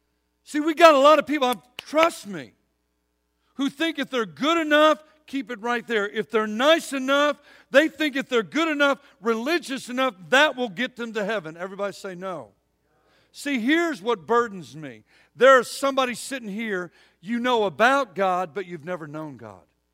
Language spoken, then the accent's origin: English; United States; I'm glad that I'm an American.